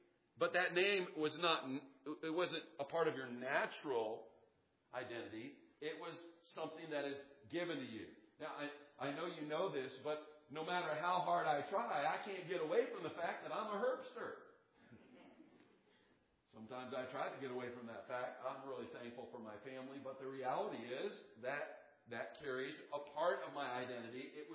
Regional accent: Kansas City, Missouri, United States; I'm from Kansas City, Missouri.

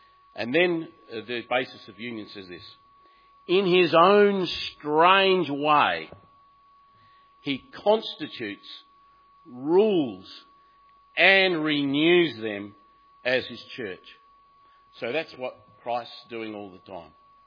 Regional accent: Australia; it's part of being an Australian.

